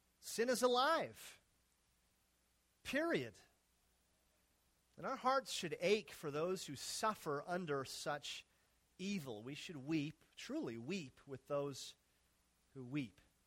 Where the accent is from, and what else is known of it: Minnesota, United States; born or raised there